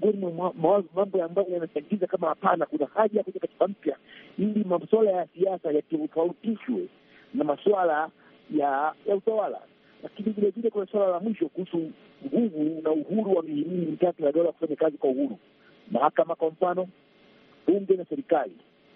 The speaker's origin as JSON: {"language": "Swahili", "country": "Tanzania", "said": "Kwangu mimi kama mwanahabari na kama raia na kama Mtanzania"}